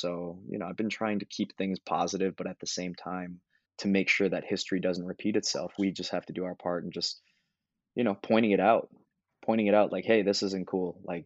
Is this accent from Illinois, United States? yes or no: no; Minnesota, United States; I grew up in Minnesota.